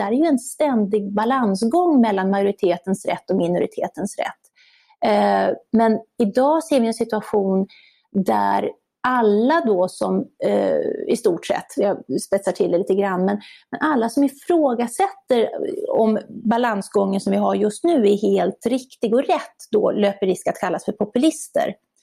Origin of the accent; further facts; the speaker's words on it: Borlänge, Dalarna County, Sweden; Jag kommer själv från Borlänge som ligger ganska nära.